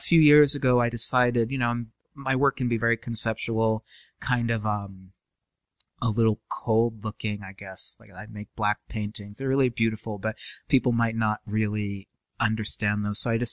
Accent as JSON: {"language": "English", "town": "Boston", "region": "Massachusetts", "country": "United States", "also_born_or_lived": "San Francisco, United States / New York, United States / Portland, United States", "lives_now": "Richmond, United States", "said": "I was from Boston, and then I was from San Francisco, and then I was from New York, then Portland, and now Richmond."}